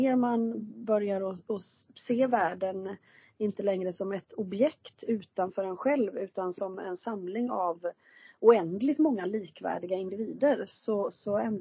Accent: Gothenburg, Västra Götaland County, Sweden; jag växte upp i Göteborg

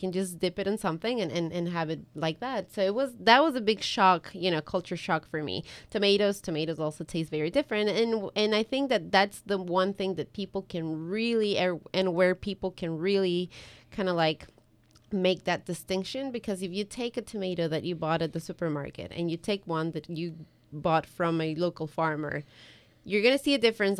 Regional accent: Ecuador; I'm from Ecuador originally. So I grew up

